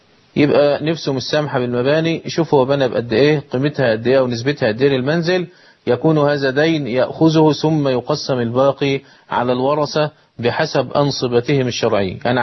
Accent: Egypt; حتى إنه عندنا في مصر في القرى تجد العديد من السيارات النقل

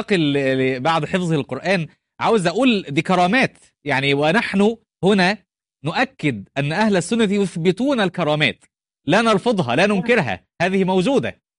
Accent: Upper Egypt, Egypt; عندنا في الصعيد

